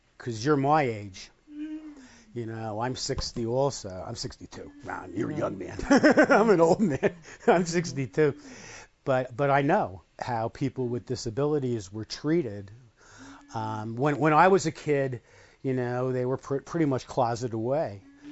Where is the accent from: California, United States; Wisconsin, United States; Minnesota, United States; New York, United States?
New York, United States; New York City; I mean, growing up in New York City, and you never saw people with disabilities in the schools.